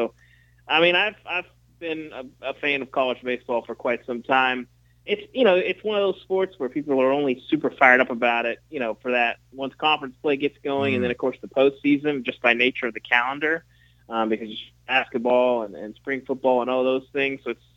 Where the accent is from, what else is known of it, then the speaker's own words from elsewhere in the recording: Fayetteville, Arkansas, United States; You know, I grew up in Arkansas, Fayetteville.